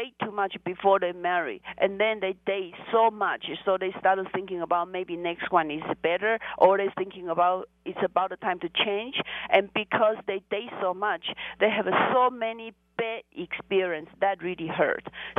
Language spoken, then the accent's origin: English; Taiwan; From Taiwan.